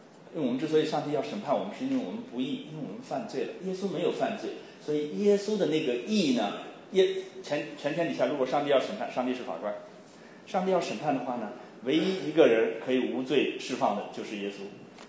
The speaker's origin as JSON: {"language": "Chinese", "town": "Xi'an", "region": "Shaanxi", "country": "China", "tie": "born or raised there", "moved": "yes", "said": "我们今天我去年回中国的时候西安那个地方，我老家人他们现在说老家现在夏天的天气叫桑拿天气。"}